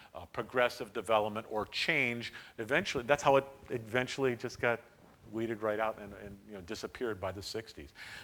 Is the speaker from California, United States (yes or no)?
no; Ohio, United States; You know, I'm from Ohio, and we do it by district.